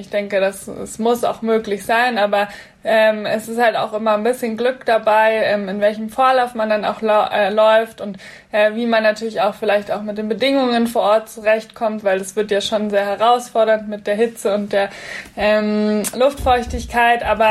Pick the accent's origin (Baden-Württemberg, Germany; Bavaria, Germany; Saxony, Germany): Bavaria, Germany; Munich; Nächstes Jahr mit den Europameisterschaften in München ist natürlich für mich persönlich als Münchner Kindl eine wirklich wahnsinnig großes Ziel.